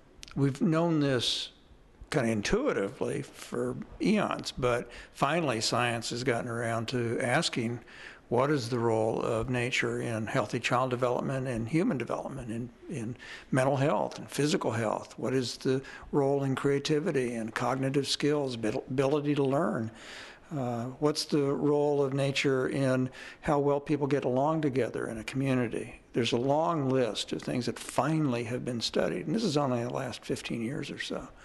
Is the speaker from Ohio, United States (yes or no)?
no; Kansas City, Missouri, United States; I grew up in Kansas City and my parents would come down to Bull Shoals and Table Rock